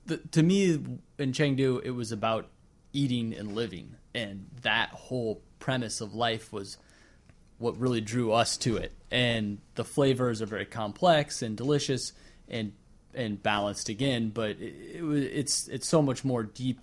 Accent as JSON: {"language": "English", "region": "Iowa", "country": "United States", "tie": "born or raised there", "said": "And you know, when I grew up in Iowa, we had this place called the Egg Roll House"}